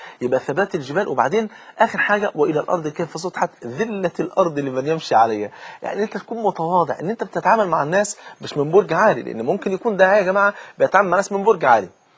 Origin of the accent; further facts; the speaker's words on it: Egypt; يعني حتى عندنا في مصر مثل يقول لك انا غنيه واحب الهديه